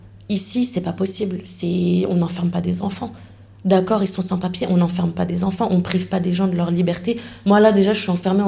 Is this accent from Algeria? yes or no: yes; Algeria; mais en l'occurrence, on est Algérien.